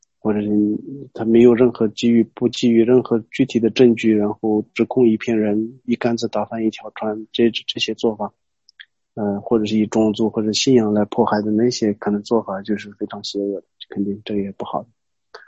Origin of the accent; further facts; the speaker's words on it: Tibet, China; 有一次我在广州还是哪里，我说我是西藏人。